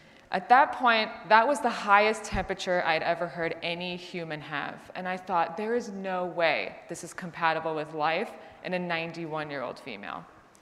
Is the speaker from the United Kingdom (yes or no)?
no; New York, United States; I mean, I'm from New York originally. I had never experienced a dry heat like this before in my life.